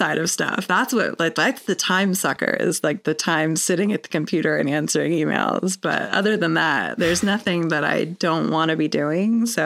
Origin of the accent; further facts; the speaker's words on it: Frankfort, Kentucky, United States; I was born and raised in Kentucky in this city called Frankfort. It is the capital of Kentucky, but it's kind of a small town.